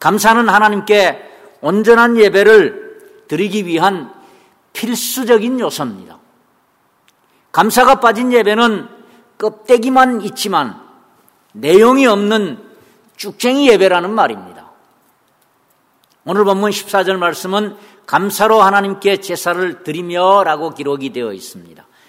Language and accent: Korean; Yeongju, North Gyeongsang, South Korea; 특히 제 고향인 영주 안동 그 두메산골 사시는 분들 앞뒤가 이렇게 꽉 막혀가지고